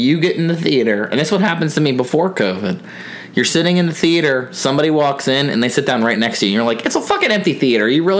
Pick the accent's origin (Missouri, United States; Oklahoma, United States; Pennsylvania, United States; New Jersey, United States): Pennsylvania, United States; Belle Vernon; I grew up in Belle Vernon, and there was a movie theater that they had torn down and made into Walmart.